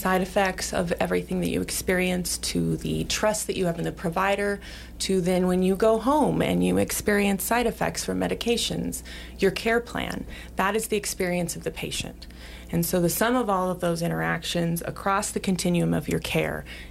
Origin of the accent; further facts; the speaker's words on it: Sheridan, Wyoming, United States; I grew up here in Sheridan. … Graduated Sheridan High School